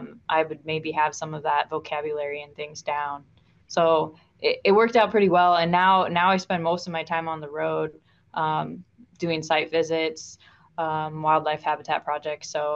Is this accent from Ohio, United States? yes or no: yes; Cleveland, Ohio, United States; So I grew up in Cleveland, Ohio, and basically never left much the state and barely left Cleveland. We basically lived between Cleveland and Toledo, where my family was. So basically, the shore of Lake Erie was all I knew.